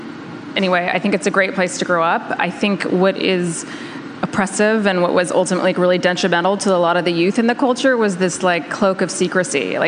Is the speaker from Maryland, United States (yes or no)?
no; California, United States; also born or lived in New York City; I'm from the North Bay, and I was living in New York City, and I moved back there, and I think it really reconnected me to the like natural beauty of California.